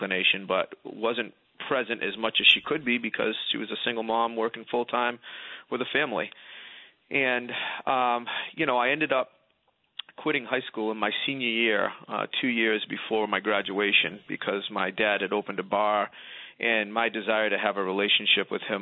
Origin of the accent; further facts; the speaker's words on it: New Bedford, Massachusetts, United States; accent: Boston; So I am from a town called New Bedford, Massachusetts. And it's just south of Boston, about 45, 50 miles. I'm sure you can tell by the accent that I'm close to that area.